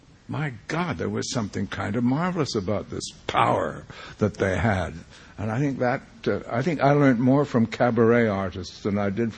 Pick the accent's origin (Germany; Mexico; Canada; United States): Canada; Quebec; Well, I grew up in Quebec, so I was fortunate to be in a civilized part of the country.